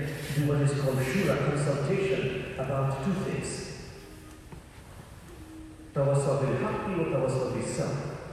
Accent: Bangladesh; I'm a Bengali, I'm from Bangladesh.

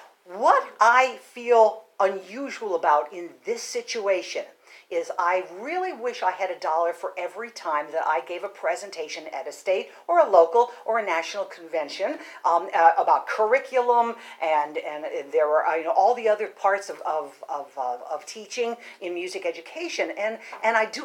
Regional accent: Allentown, Pennsylvania, United States; I'm from Allentown, Pennsylvania. Any other Pennsylvanians in the... Okay, good. Okay, yay, Allentown, right?

